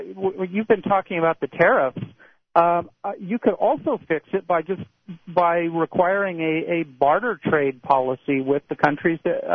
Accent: United States; now in Austria; I am an American. We're going to try to stay here. I mean, the U.S. just doesn't look like a place to go back to right now.

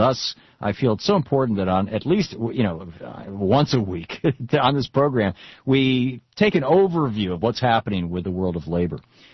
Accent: Michigan, United States; Back when I was a kid, there were several newspapers out of Detroit. I grew up in Michigan.

